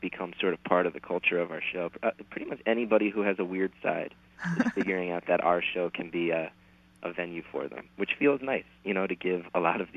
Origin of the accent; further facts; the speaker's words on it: New Jersey, United States; since I grew up in New Jersey, most of the stories are set there